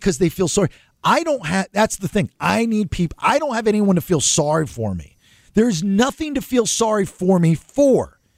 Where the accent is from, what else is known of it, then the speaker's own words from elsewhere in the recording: Georgia, United States; This place cannot stand me because I'm a redneck from Georgia and I speak my mind and I'm not a kiss ass.